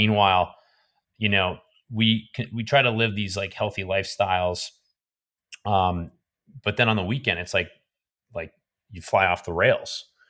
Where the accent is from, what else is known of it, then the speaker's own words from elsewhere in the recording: New Hampshire, United States; but we also were drinking twisted tea because I'm from New Hampshire and I introduced it to everybody in the house.